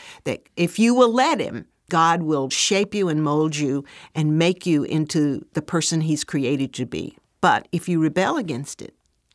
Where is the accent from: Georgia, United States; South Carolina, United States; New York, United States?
Georgia, United States; Atlanta; You live in Atlanta, my hometown, so I love that.